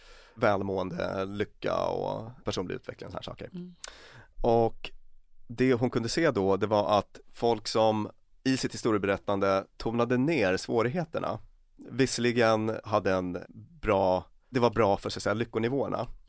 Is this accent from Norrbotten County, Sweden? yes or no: yes; Luleå, Norrbotten County, Sweden; born there; Jag föddes i Luleå i och för sig.